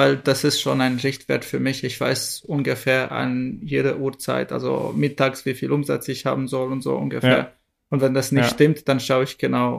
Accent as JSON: {"language": "German", "country": "Romania", "moved": "yes", "said": "ich komme ursprünglich aus Rumänien, hatte ein paar Freunde in Rumänien"}